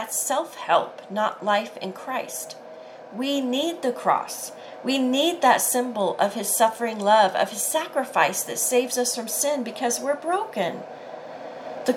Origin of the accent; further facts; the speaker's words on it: Oklahoma, United States; As most of you know, I'm from Oklahoma, a televangelism mecca.